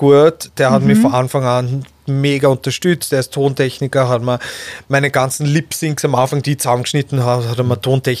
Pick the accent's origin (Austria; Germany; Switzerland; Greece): Austria; Stadtschlaining, Burgenland; Ja, meine Heimatstadt, Stadt Schleining